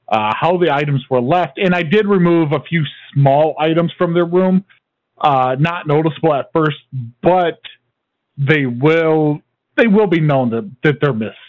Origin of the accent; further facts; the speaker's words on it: Washington, United States; But on the back, it said for the state only, and I'm from Washington.